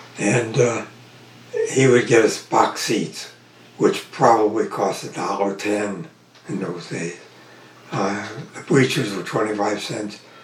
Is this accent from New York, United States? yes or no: yes; New York, United States; also born or lived in Brooklyn, United States; growing up in the 1930s as a baseball fan in New York, and we lived in Long Island, I was months after I was born in Brooklyn